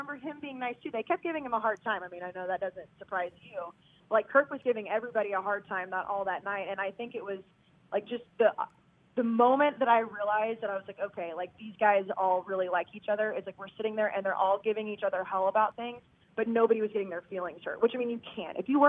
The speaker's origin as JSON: {"language": "English", "region": "Texas", "country": "United States", "said": "Some people still didn't like me because I was from Texas, but like I said, I've fallen in love with Boston."}